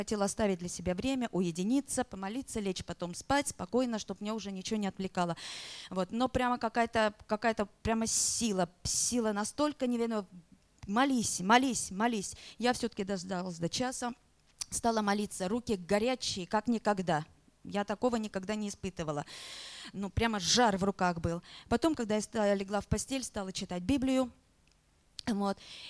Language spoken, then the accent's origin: Russian; Russia; я из России. Сейчас живу в Ласкала.